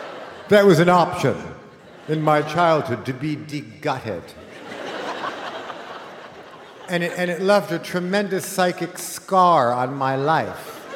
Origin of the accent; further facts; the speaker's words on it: Los Angeles, California, United States; born there; I was born in Los Angeles, in a house, in a canyon, that was in a nest of palm trees